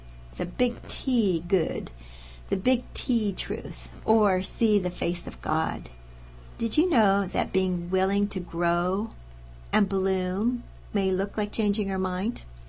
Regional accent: State College, Pennsylvania, United States; also born or lived in California; at my hometown of State College, Penn State, I also had gotten a 2-year AA degree while in California.

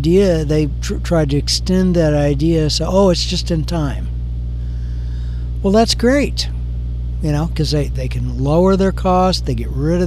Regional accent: Wisconsin, United States; You know, I came from Wisconsin. Not too far from the Illinois-Wisconsin border.

